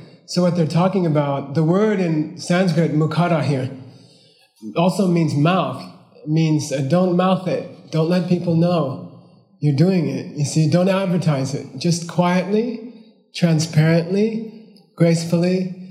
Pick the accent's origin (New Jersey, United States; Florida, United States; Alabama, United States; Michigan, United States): New Jersey, United States; Howell; And even in Howell, when I was growing up in Howell, New Jersey, which is a Kalmyk Mongolian, that was still the custom.